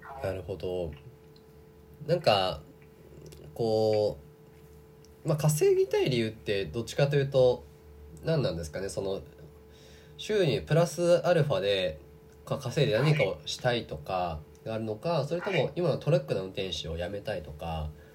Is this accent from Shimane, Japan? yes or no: no; Hiroshima, Japan; also born or lived in Okayama; もともと僕、広島県出身で、まあ、大学の時に5年ぐらい岡山にいて、